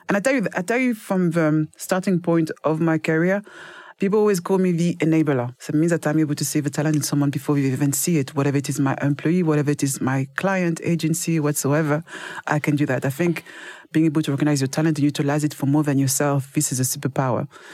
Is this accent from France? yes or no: yes; Paris, Île-de-France, France; I grew up in Paris. But I also grew up with a family where we were living in a small flat with five of us